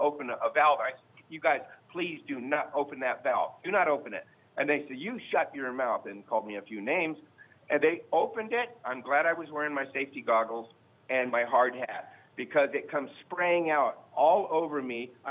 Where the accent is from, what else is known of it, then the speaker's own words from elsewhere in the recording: Woodinville, Washington, United States; I've been listening to Paul from Woodinville, my hometown hero, for 15 or 20 years.